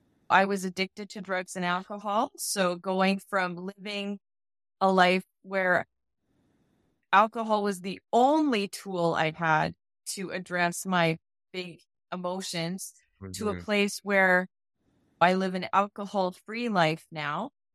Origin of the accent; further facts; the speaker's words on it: Edmonton, Alberta, Canada; I'm from Edmonton, Alberta originally.